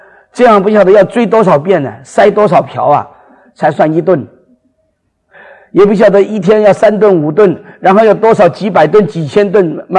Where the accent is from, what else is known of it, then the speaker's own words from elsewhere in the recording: China; 花样是很多，不过我们中国人吃起来都是不大对劲